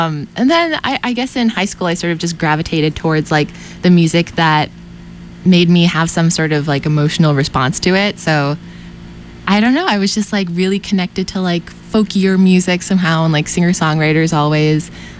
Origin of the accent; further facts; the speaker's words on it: Worcester, Massachusetts, United States; I lived like in the woods, sort of like on a dead end street. But it was good. I was part of the like Lithuanian American community there.